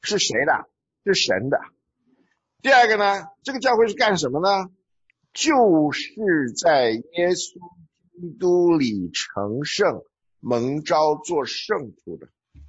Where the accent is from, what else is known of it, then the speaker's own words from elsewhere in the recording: China; 我们从中国来的人呢